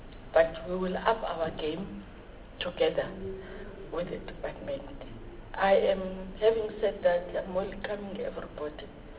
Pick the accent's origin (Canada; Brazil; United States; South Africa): South Africa; Port Elizabeth, Eastern Cape; I'm from the Eastern Cape, PE, and I'll never be apologetic about that.